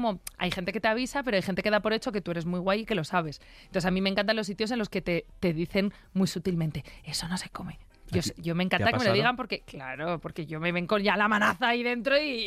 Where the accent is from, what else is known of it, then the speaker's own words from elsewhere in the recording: Aranjuez, Community of Madrid, Spain; Yo me crié en Aranjuez, que sabes que tiene una huerta maravillosa. Yo siempre presumo de que es un poco más, porque yo me he criado en el Cortijo de San Isidro, que es, claro, es como una pedanía